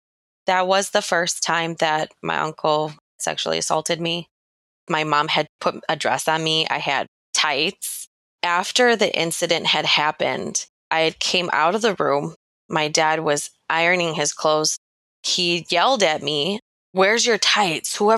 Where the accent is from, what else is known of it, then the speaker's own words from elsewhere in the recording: Chicago, Illinois, United States; I grew up in Chicago. My biological father and mother were very young when they had my brother and I. I'm a twin.